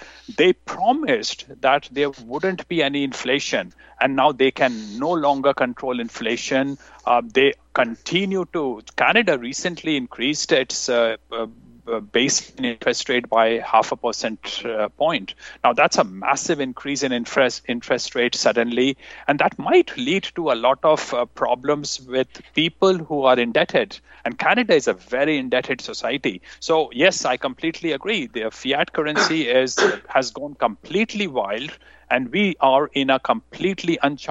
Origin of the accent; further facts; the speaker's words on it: India; when I was growing up in India